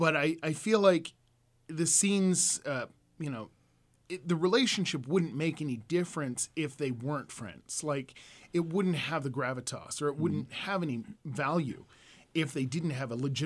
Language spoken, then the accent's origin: English; Spokane, Washington, United States; My Native experience, I grew up around the Spokane area.